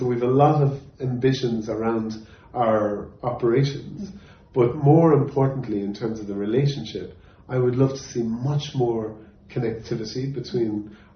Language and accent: English; Ireland; but we're very proud as Irish people in our cultural identity.